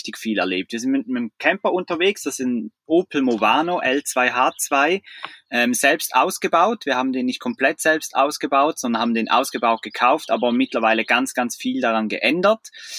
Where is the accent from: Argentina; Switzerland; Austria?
Switzerland; wir sind aus der Schweiz und in der Schweiz haben wir alle unsere Zelte abgebrochen.